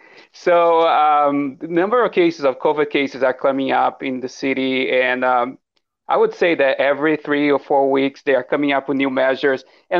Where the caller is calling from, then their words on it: Toronto, Ontario, Canada; Yeah, so I'm speaking from Toronto here in Canada.